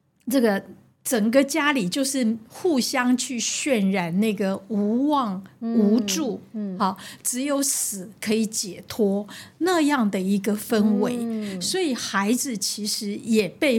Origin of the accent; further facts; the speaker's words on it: Taiwan; 我们台湾人说一枝草一点露